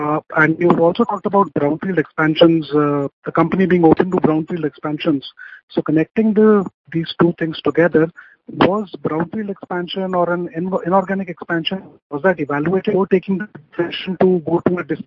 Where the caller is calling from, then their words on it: Noida, Uttar Pradesh, India; From Noida. I am calling from Noida